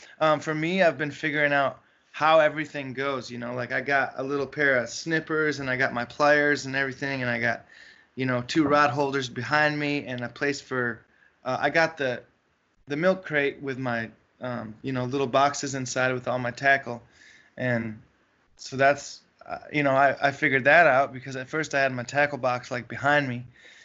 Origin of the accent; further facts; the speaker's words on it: Michigan, United States; now in Nashville, United States; And I've never seen that growing up in Michigan, just fishing for largemouth bass like I did.